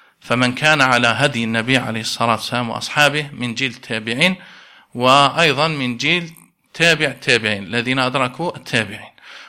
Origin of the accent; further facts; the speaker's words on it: Morocco; هذه هي التي اشتهرت عندنا في المغرب